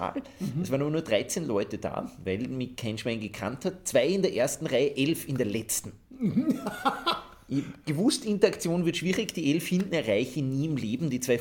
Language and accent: German; Upper Austria, Austria; In meinem Heimatbundesland Oberösterreich, da würde man jetzt glauben, Heimvorteil, aber nein.